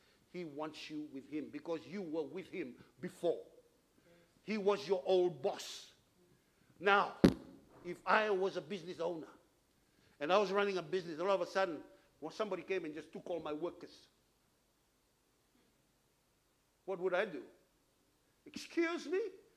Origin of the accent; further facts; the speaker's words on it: Fiji; in Fiji we have a lot of hurricanes. I come from Fiji.